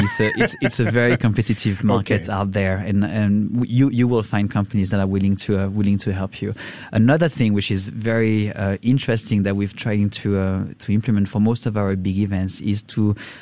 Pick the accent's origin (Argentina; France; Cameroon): France; English is a second language; moved away as an adult; also born or lived in Europe; now in Shanghai, China; I'm myself from France. I was raised in Europe, and I've been in Asia for about 16 years, most of my time in Shanghai, in China.